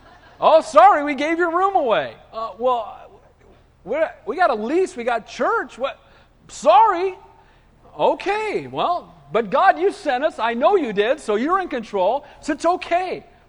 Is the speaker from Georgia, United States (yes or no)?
no; Santa Cruz, California, United States; Because I grew up in Santa Cruz